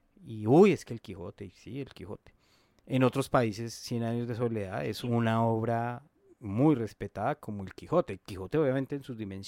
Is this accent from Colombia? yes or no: yes; Colombia; se supone que somos colombianos